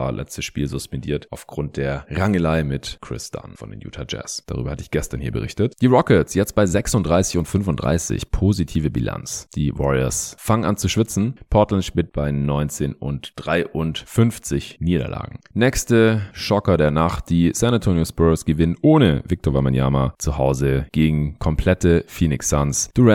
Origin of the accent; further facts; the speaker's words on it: Stuttgart, Baden-Württemberg, Germany; wenn ich dann in Stuttgart bin, in meiner alten Heimat